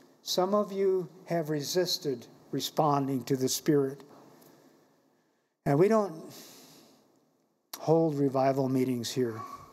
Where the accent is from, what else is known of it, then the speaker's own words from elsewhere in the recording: Belize; Growing up in Central America, in Belize, we were subject to more hurricanes than you would be here